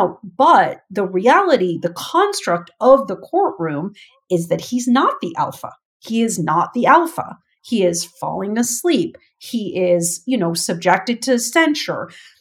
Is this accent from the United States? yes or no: yes; Wisconsin, United States; When I think about a state like my own home state of Wisconsin, I'm from Wisconsin, we are so sort of isolated into different communities.